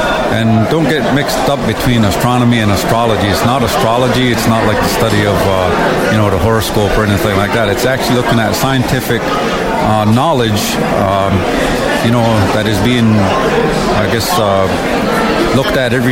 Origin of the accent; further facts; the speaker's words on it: Kahnawake, Quebec, Canada; moved away as an adult; now in Six Nations, Canada; I'm originally from Ganawage. Like, I grew up across the street from Joe. He was my neighbor when we were kids. And I only moved away when I was 21, so I moved to Six Nations. But in that time, I picked up a little bit of the Cayuga language.